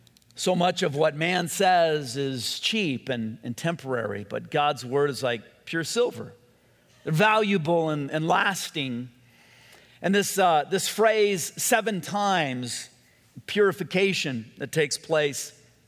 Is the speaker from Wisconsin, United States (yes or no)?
no; Whittier, California, United States; Growing up in Whittier, when I was a kid, my dad had this maroon leather recliner.